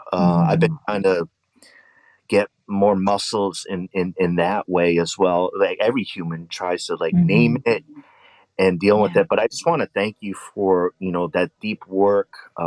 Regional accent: East Coast, United States; I grew up on the East Coast.

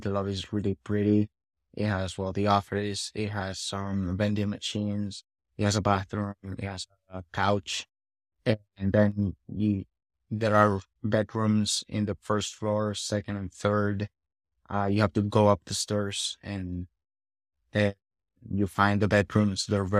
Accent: Cali, Valle del Cauca, Colombia; I'm from Cali, Colombia.

